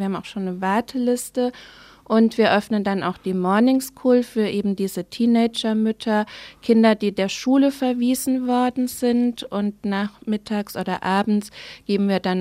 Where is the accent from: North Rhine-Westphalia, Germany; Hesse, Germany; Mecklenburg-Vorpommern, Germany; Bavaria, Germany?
North Rhine-Westphalia, Germany; Cologne; Aus Köln.